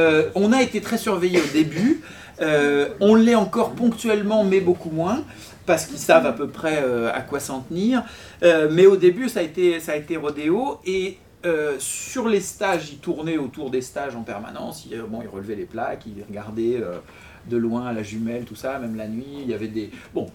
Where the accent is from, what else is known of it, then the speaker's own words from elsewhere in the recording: North, France; quand on est du Nord, évidemment, on aime